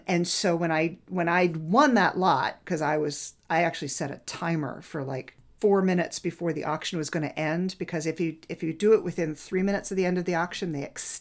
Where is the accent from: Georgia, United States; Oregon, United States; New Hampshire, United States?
New Hampshire, United States; I grew up in New Hampshire. Yeah. I grew up in farm country, man.